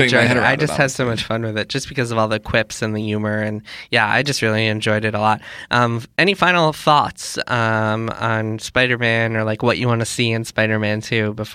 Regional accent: New York, United States; Maybe we'll go to my hometown in the suburbs of Westchester.

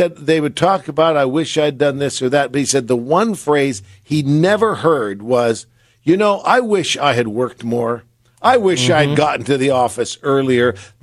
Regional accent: San Francisco, California, United States; I've told the story as a young kid growing up in San Francisco. I used to go down to the pier and just watch the ships

